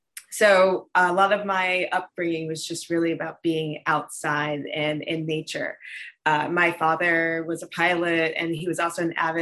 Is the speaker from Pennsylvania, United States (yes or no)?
no; North Carolina, United States; I grew up born and raised in North Carolina. I grew up in a small town that, we had a house on 13 acres of land.